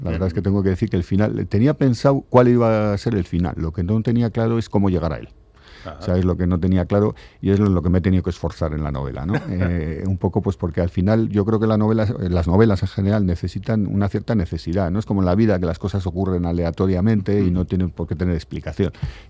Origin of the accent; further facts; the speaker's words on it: Basque Country, Spain; soy vasco, he vivido aquí muchos años